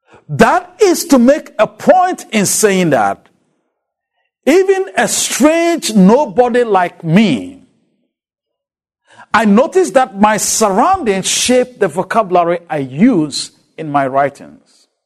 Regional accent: Ghana; English is a second language; I grew up in Ghana. English is not my first language. In fact, as I learned English, English was my third language at the time.

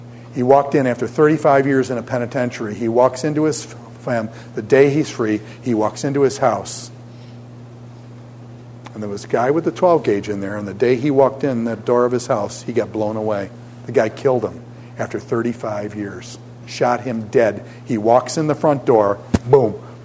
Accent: New York, United States; Now, where I come from, do we call those rivers? I grew up on the Niagara.

